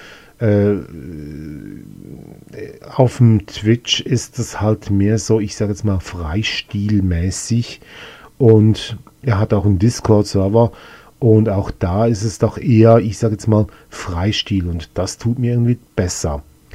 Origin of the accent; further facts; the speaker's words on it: Switzerland; Das einzige Problem ist halt, dass es bei uns in der Schweiz halt doch ein bisschen anders läuft.